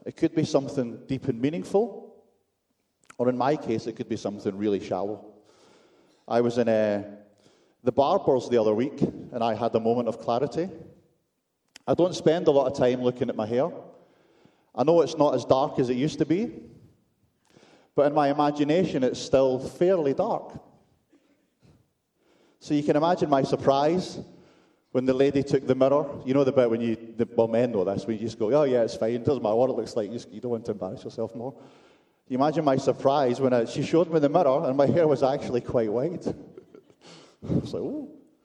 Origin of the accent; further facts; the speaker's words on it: Glasgow, Scotland, United Kingdom; on a bank holiday weekend when it's sunny in my hometown of Glasgow